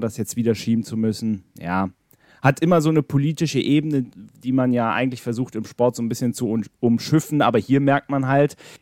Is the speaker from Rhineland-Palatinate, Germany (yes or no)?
no; Berlin, Germany; ich als gebürtiger Berliner